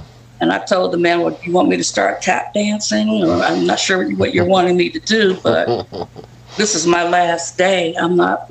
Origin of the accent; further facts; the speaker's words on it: Detroit, Michigan, United States; I didn't last long because I was straight from Detroit. Straight from Detroit.